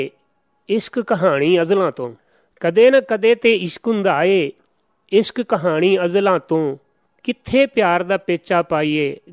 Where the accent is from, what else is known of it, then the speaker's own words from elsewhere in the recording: Multan, Punjab, Pakistan; ਮੇਰਾ ਜੀ ਜੰਮਪਲ ਹੈ ਮੁਲਤਾਨ ਤੇ ਆਪਣਾ ਚੜ੍ਹਦੇ ਆਲੇ ਪਾਸੇ ਗ੍ਰਾਂ ਹੈ, ਬਹੁਤ ਬੜਾ ਮੌਜ਼ਾ ਹੈ ਲੂਠੜ। ਉੱਥੋਂ ਦੇ ਜਿਹੜੀ ਕੌਮ ਹੈ ਉਹ ਵੀ ਲੂਠੜ ਹੈ, ਜ਼ਿਮੀਦਾਰ ਕੌਮ ਹੈ। … ਉੱਥੇ ਦਾ ਮੇਰਾ ਜੰਮਪਲ ਹੈ।